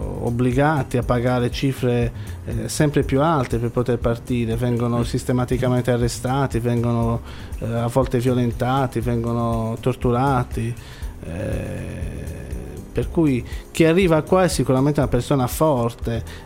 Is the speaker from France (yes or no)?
no; Senegal; now in Cagliari, Italy; Io sono senegalese ma mi sento anche cagliaritano, mi sento parte di questa città